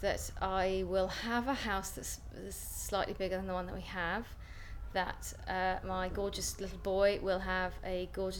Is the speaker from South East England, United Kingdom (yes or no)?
yes; Sevenoaks, South East England, United Kingdom; I grew up in Sevenoaks in Kent in the height of convention.